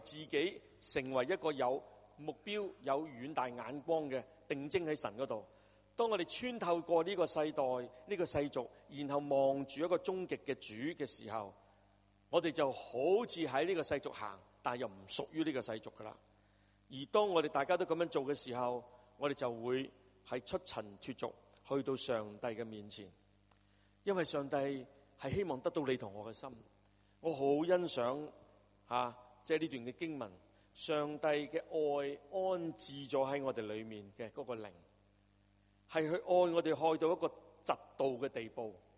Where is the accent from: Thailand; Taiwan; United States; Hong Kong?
Hong Kong; 很多人都很关心我们香港，关心我们香港人